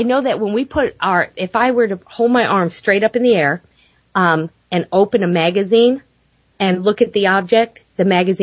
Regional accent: Rhode Island, United States; I have to tell you, I'm from Rhode Island. I've never seen a cornfield that big in my life.

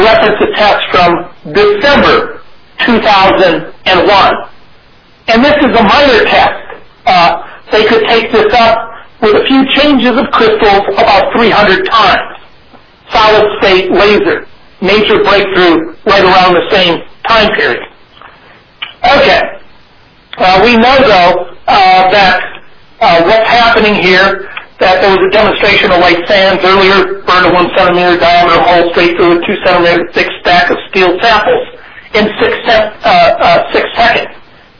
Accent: Columbus, Ohio, United States; I'm from Columbus, where Samuel Bush is buried

